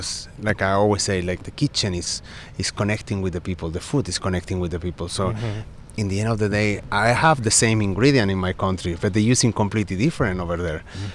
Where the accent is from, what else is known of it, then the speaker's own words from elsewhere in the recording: Chile; English is a second language; moved away as an adult; also born or lived in Barcelona; Well, I'm from Chile, and I started my career over there, and I moved into Barcelona, 22 years old.